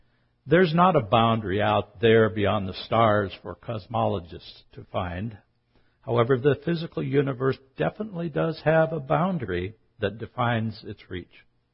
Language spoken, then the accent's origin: English; Seattle, Washington, United States; lying on my back at night on the lawn outside the home where I grew up in North Seattle.